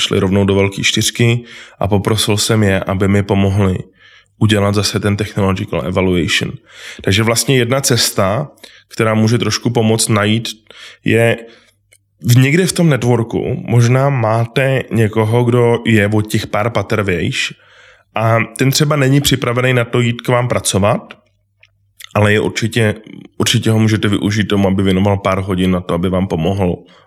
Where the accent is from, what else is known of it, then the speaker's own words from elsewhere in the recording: Prague, Czechia; now in Brno, Czechia; jsem původem z Prahy, ale v Brně žiju od roku 98, takže se spíš cítím jak Brňák.